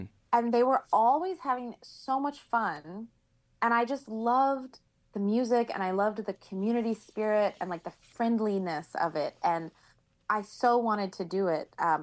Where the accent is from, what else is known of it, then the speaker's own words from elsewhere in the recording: Norman, Oklahoma, United States; I am from Oklahoma. I'm from Norman, Oklahoma, which makes me a Sooner if you guys are a college football fan.